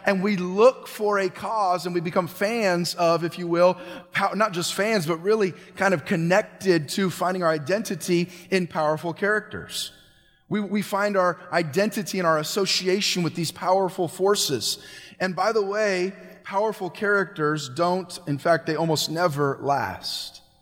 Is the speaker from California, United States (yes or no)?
yes; California, United States; For those that don't know, I'm from Northern California